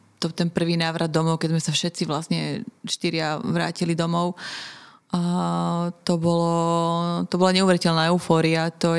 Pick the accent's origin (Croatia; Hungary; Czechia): Croatia; Slovak is a second language; now in Slovakia; keď na Slovensku som viac menej už Slovenka, alebo tu žijem už veľmi dlho, ale kedykoľvek som niekde vonku a pýtajú sa ťa, odkiaľ si, ja automaticky poviem, že z Chorvátska, bez zaváhania.